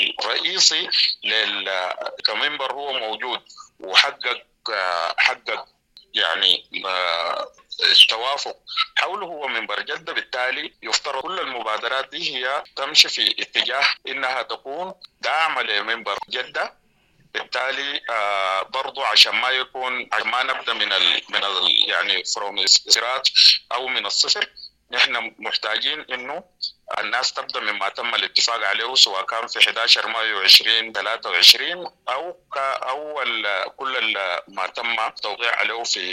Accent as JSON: {"language": "Arabic", "country": "Sudan", "said": "نحن سودانيين"}